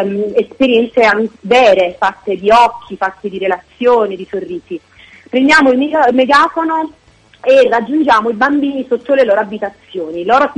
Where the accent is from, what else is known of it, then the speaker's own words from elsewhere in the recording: Cercola, Campania, Italy; sul mio territorio, Cercola, il mio paese